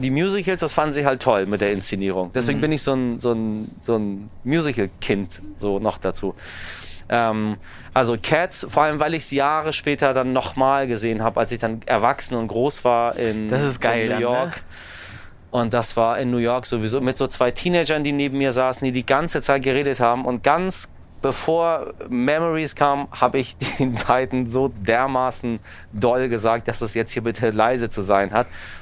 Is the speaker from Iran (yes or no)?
yes; Iran; Wir sind Iraner und sie sind hierher gekommen irgendwann